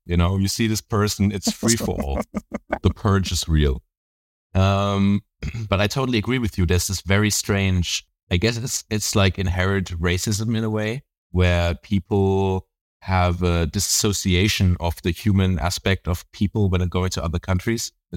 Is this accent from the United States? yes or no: no; Canary Islands, Spain; I grew up in the Canary Islands, right?